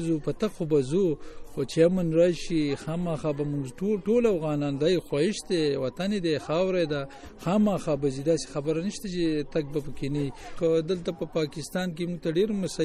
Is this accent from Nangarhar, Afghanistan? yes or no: yes; Nangarhar, Afghanistan; now in Peshawar, Pakistan; او زه دلته د پېښور اوسېدونکی یم بره د ننګرهار ولایت د غنیخیل ولسوالۍ